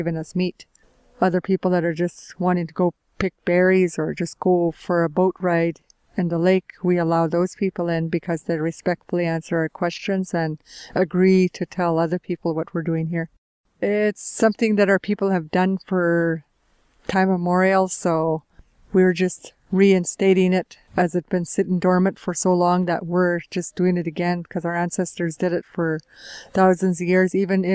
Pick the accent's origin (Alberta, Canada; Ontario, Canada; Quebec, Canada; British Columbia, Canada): British Columbia, Canada; I come from the Unist'ot'en clan, Githsehu, also known as, and I'm appointed spokesperson from my chiefs